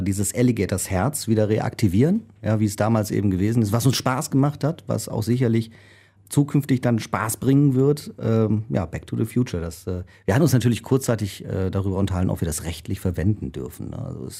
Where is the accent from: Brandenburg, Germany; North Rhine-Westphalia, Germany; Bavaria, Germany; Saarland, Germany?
North Rhine-Westphalia, Germany; Richrath; also born or lived in Solingen; Genau, also ich bin in Richrath aufgewachsen, obwohl ich gebürtiger Solinger bin und ja jetzt hier auch schon wieder lange lebe.